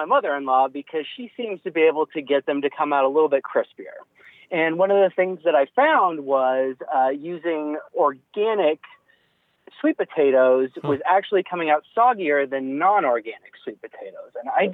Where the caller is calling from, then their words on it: Austin, Texas, United States; I'm calling from Austin, Texas.